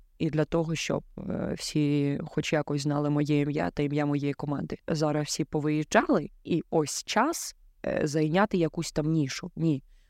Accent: Lysychansk, Luhansk Oblast, Ukraine; я сама з родом з Луганської області, місто Лисичанськ. І це не прикордонне місце, мабуть, ні. Воно в центрі Луганської області, ну, прям знаходиться. І я там народилась

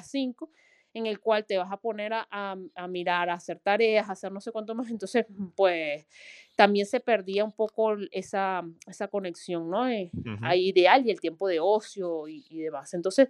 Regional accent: Venezuela; moved away as an adult; now in Spain; yo vengo de Venezuela y yo estoy muy acostumbrada a la inflación? Cuando llegué hace 10 años a España

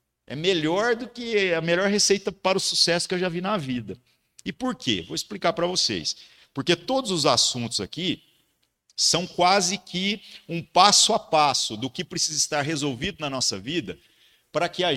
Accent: Brazil; Pelo menos para nós somos brasileiros.

